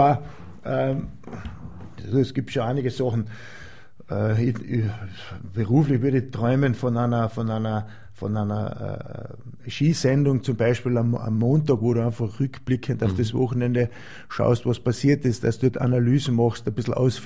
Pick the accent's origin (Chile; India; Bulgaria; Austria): Austria; Da gehen jetzt natürlich bei uns in Österreich sehr stark die Tendenzen